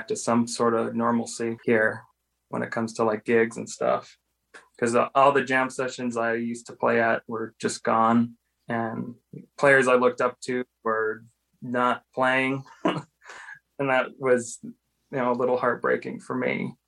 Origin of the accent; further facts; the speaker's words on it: El Paso, Texas, United States; also born or lived in Albuquerque; Well, I was born here in Albuquerque, but I grew up in El Paso, Texas.